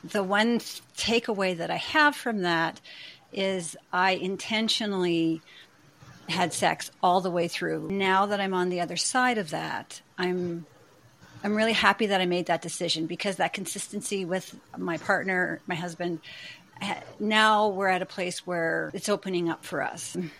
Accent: Canada; I'm Canadian and I don't like to brag

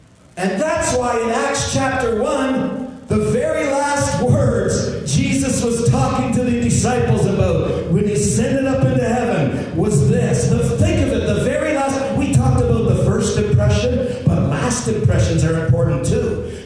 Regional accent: Mississauga, Ontario, Canada; now in Portage la Prairie, Canada; I live in Portage of Prairie, Manitoba. I'm from Mississauga, Ontario.

